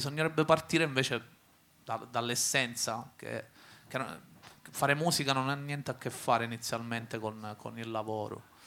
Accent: Palermo, Sicily, Italy; now in Bologna, Italy; Io adesso sto vivendo Bologna, i primi 2 anni li ho vissuti praticamente in pandemia, ma musicalmente sono cresciuto a Palermo

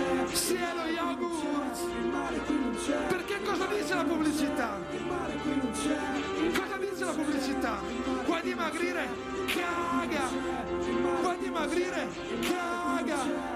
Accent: Brescia, Lombardy, Italy; poi sono sceso per la mia Brescia e mi sono fatto tutta la pianura padana senza arrivare al mare

